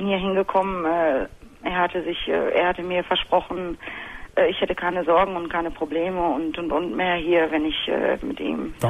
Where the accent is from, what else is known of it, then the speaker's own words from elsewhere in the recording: Lower Saxony, Germany; ich komme aus Norddeutschland und also im Raum Hannover.